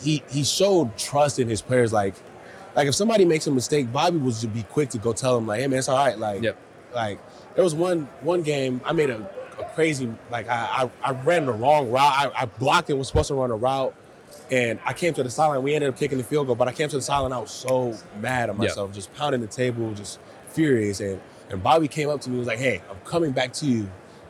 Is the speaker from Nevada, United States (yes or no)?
yes; Las Vegas, Nevada, United States; Vegas, born and raised. I went to Bishop Gorman High School right up the street.